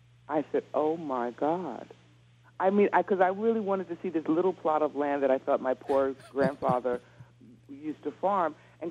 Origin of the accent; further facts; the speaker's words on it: New York City, New York, United States; born there; I mean, city life was not for me, and I was born in New York City.